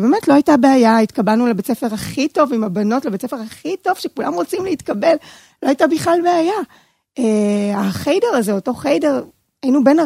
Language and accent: Hebrew; Ramat Gan, Tel Aviv District, Israel; אני גדלתי ברמת גן, בית חילוני לגמרי